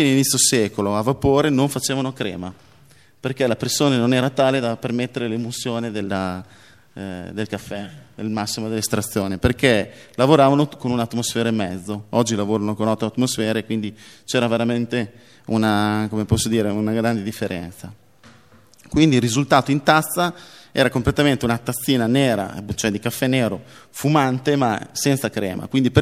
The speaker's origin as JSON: {"language": "Italian", "region": "Emilia-Romagna", "country": "Italy", "said": "Io sono romagnolo, quindi Arezzo è in Toscana, molto vicino a casa mia"}